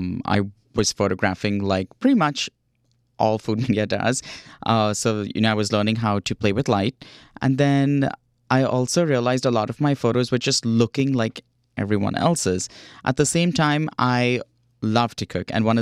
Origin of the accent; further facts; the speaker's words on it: India; It reminds me of some of the dishes that I grew up with in India